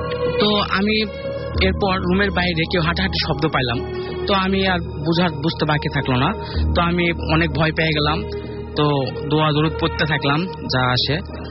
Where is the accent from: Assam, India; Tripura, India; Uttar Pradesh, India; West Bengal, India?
West Bengal, India; Kolkata; now in Dhaka, Bangladesh; আমি কলকাতা থেকে এসেছি, বর্তমানে ঢাকা আইআইবিতে পড়াশোনা করতেছি বিবিএতে।